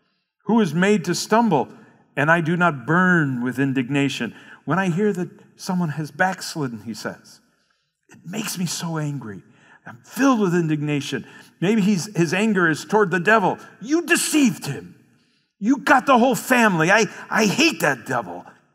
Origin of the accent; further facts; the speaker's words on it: United States; We have to forget the American thinking. Not that we can actually help that. We are American. We think that way.